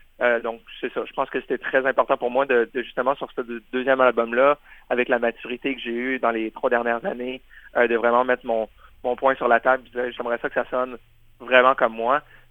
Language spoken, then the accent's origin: French; France; born there; la France qui est mon pays natal, de pouvoir revenir voir ma famille